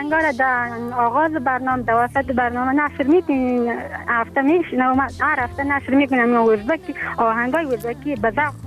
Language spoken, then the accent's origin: Persian; Afghanistan; چون همگی ما افغان هستیم